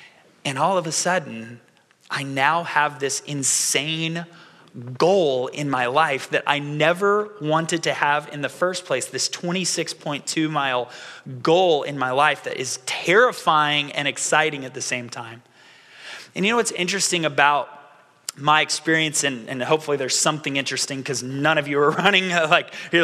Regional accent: Florida, United States; Now, I'm from Florida, and so I know it is hot outside.

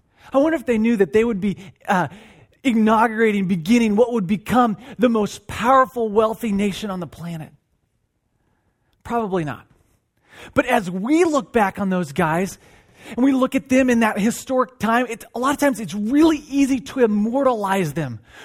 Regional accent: United States; maybe it's because I'm a guy, maybe it's because I'm American, and it's like Independence Day

